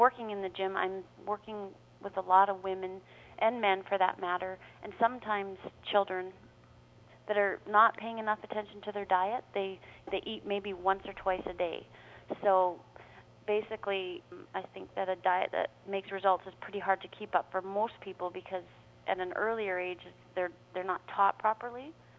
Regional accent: Victoria, British Columbia, Canada; now in United States; Yes, from Victoria.

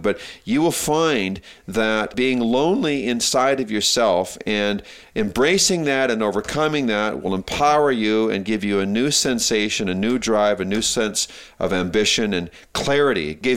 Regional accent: Calgary, Alberta, Canada; It was good to be in Alberta because I'm an Alberta boy, born and raised in Calgary.

